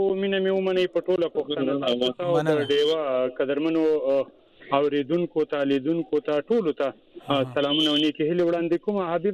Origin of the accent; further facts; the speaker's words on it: Wana, Khyber Pakhtunkhwa, Pakistan; زه د وزیرستان هم یم د لر بر افغان یم زه سلیمان خیل یم د جنوبي وزیرستان د وانه سرم تعلق لرم